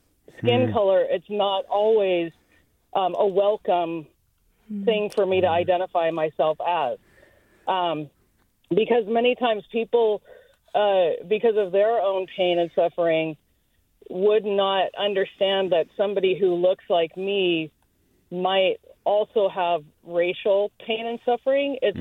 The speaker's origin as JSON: {"language": "English", "town": "Eugene", "region": "Oregon", "country": "United States", "tie": "born or raised there", "said": "that was very much my experience as a child growing up in Eugene, Oregon."}